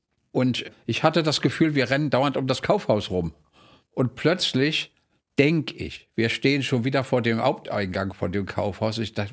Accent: East Germany, Germany; Und dann sagte ich, ja, ich komme aus der DDR.

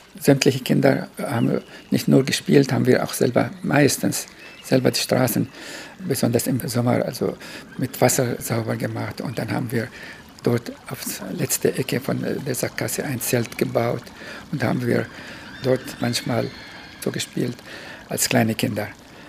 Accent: Damascus, Damascus Governorate, Syria; German is a second language; now in Germany; Früher, vor 50 Jahren, als ich hier nach Deutschland gekommen bin, wenn ich gesagt habe, ich bin aus Syrien oder Damaskus

